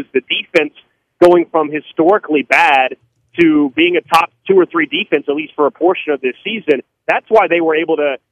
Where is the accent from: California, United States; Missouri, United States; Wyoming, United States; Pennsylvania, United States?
Missouri, United States; Kansas City; Yes, I'm from Kansas City, but I just moved back about 2 years ago.